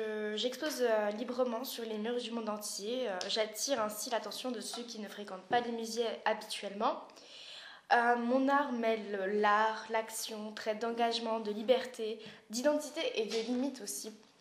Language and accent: French; Paris, Île-de-France, France; born there; Alors, je suis née à Paris en 1983.